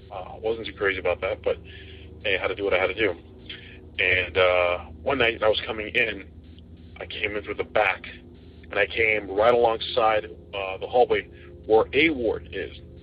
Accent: Miami, Florida, United States; Good morning. … I'm from Miami, Florida.

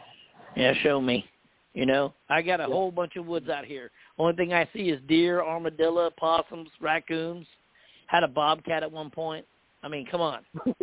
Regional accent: Missouri, United States; I'm from Missouri, the show me state. You got to show me.

